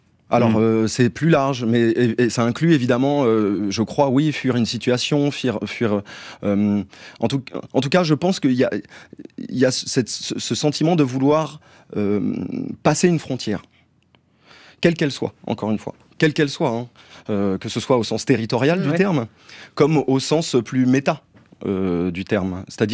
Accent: Longué-Jumelles, Pays de la Loire, France; je viens donc de Longué-Jumelles.

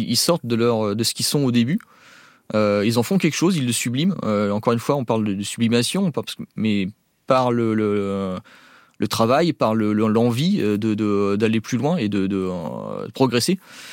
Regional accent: France; Je suis issu d'une culture vietnamienne, mais j'ai grandi en France. Je me vois blanc, quoi.

